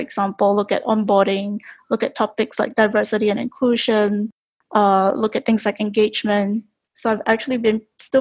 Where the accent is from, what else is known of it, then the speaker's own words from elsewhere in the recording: Singapore; born there; So I currently live in Singapore, so I'm calling in from Singapore right now. So I was born in Singapore, but half my career was spent in Amsterdam. So I had a chance to live and work there for a few years. So I only moved back to Singapore just over a year ago.